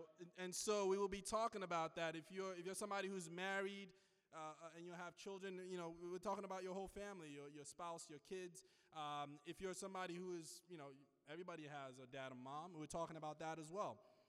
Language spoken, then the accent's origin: English; Nigeria; English is a second language; I am from Nigeria, but it's been a long time.